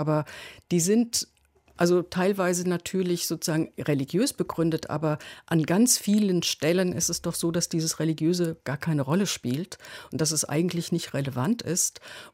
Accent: Hesse, Germany; Und ich bin sofort dahin gegangen, wo ich herkomme, sozusagen meine hessische Heimat.

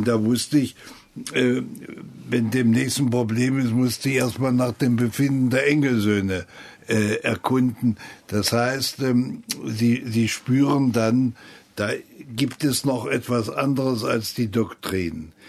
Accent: Halle, Saxony-Anhalt, Germany; Ich stamme aus Halle und will, dass diese Stadt wieder in einem Staat liegt

